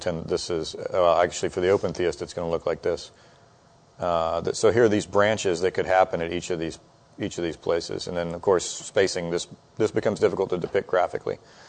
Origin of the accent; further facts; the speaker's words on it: Atlanta, Georgia, United States; born there; I was born in Atlanta, so I can say this.